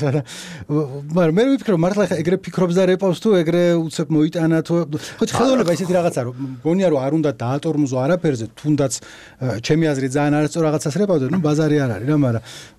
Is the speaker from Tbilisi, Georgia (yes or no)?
yes; Tbilisi, Georgia; მე თვითონ ბაღდადიდან თბილისელი ვარ მაგრამ ეგ ფესვები იქ ამაქვს